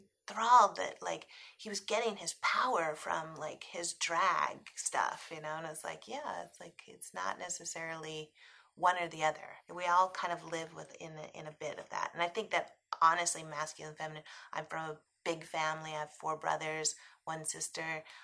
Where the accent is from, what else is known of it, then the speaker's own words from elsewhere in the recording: Utah, United States; It's loosely based on experience that I grew up in Utah, but I went one summer to work in a fish cannery in Alaska just to raise money to move to New York City to become a superstar.